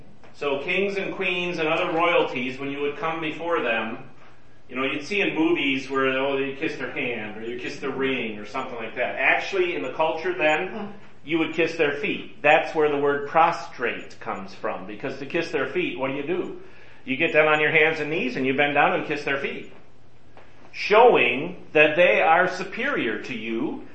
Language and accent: English; United States; I'm American. I'm a man. We don't do that in America.